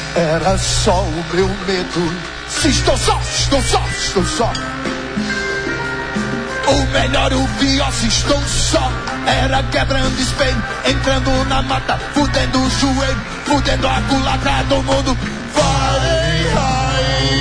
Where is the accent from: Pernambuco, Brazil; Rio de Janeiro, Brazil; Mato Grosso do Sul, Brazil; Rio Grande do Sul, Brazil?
Pernambuco, Brazil; Belo Jardim; also born or lived in Caruaru; Desde pequeno que eu venho pra cá, sou lá de Belo Jardim. E vivi aqui, Jupi, Lajedo, São Bento.